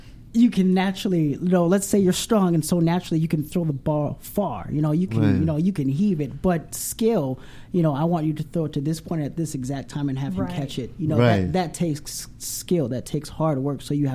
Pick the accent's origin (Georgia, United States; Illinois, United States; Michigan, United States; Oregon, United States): Illinois, United States; Chicago; Oh, boy. I grew up in Chicago.